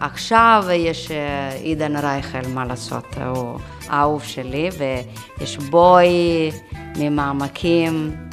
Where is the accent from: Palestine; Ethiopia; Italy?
Italy; Rome, Lazio; Hebrew is a second language; now in Israel; אני באתי מרומא, איטליה. בשבילי ללמוד עברית זה אתגר, וגם זה ממש מעניין.